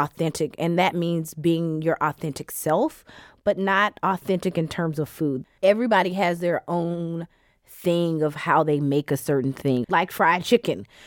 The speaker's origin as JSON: {"language": "English", "region": "the South", "country": "United States", "said": "And I'm like, I guess they asked me that because I'm from the South."}